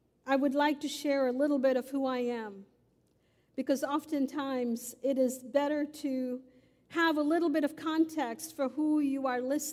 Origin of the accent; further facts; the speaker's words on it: Mumbai, Maharashtra, India; moved away as an adult; now in Wilmore, United States; So I grew up in Mumbai, and 20 years ago in 1999, I came to Wilmore to attend Asbury Theological Seminary.